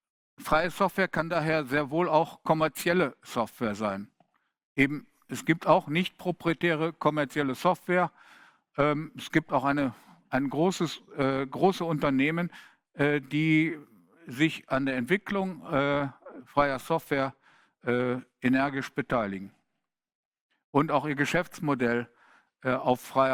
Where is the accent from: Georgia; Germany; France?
Germany; Düsseldorf, North Rhine-Westphalia; born there; Wohnen tue ich übrigens in Düsseldorf, wo ich auch geboren bin, gar nicht mal so weit von meinem Geburtsort weg